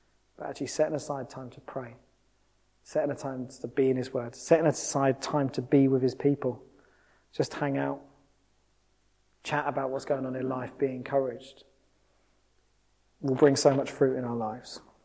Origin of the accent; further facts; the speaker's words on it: United Kingdom; As British people, we can be naturally critical and analytical.